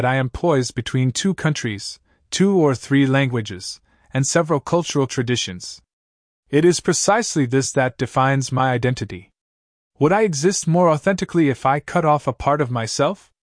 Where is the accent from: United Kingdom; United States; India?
United Kingdom; England; that growing up in England made me merely English